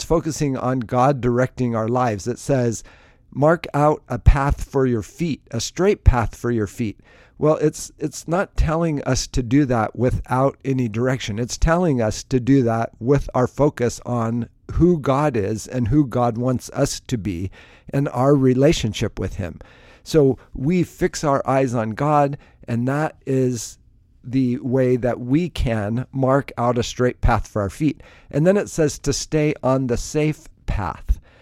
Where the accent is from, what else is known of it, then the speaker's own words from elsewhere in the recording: Alaska, United States; I think of my childhood, and I grew up in Alaska, and the path in the woods and through the mountains